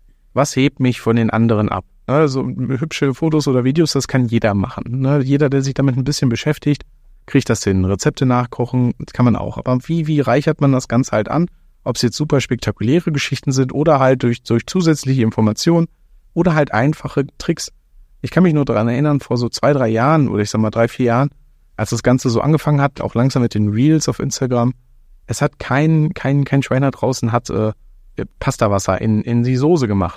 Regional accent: Italy; ich bin Italiener

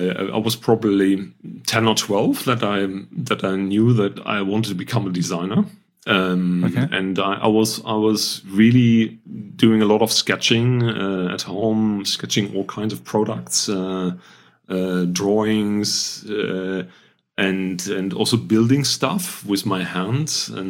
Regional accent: North Rhine-Westphalia, Germany; I'm German. I'm trained as an industrial designer. So I'm coming from the Rhine area, close to Düsseldorf and Cologne.

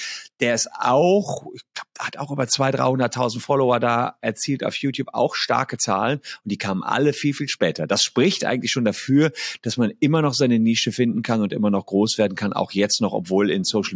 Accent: Gevelsberg, North Rhine-Westphalia, Germany; bei uns in Gevelsberg. Gevelsberg ist da bei Ennepetal, Wuppertal, Hagen.

